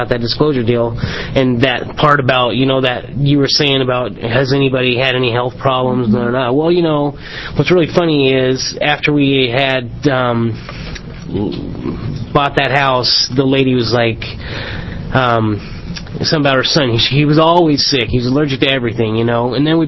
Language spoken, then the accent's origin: English; Eugene, Oregon, United States; It's a small town. We're from Eugene, and it's a small town.